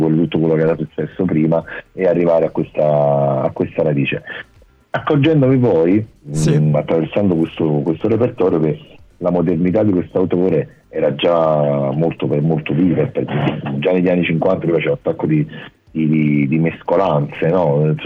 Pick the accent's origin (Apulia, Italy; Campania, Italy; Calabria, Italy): Campania, Italy; Naples; now in Rome, Italy; Sono a Roma, perché io pur essendo napoletano vivo a Roma da un sacco di tempo, quindi sono un romano d'adozione.